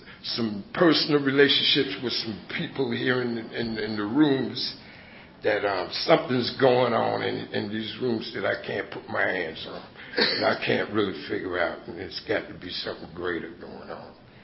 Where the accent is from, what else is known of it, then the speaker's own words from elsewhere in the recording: New York City, New York, United States; I'm from New York City.